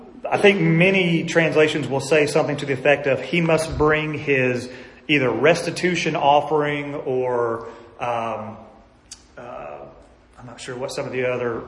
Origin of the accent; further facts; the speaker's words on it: Birmingham, Alabama, United States; I'm from Birmingham, Alabama. There's a lot about me, if any of you know me, that is wrapped up in my identity being from Alabama. Okay? I got this crazy accent.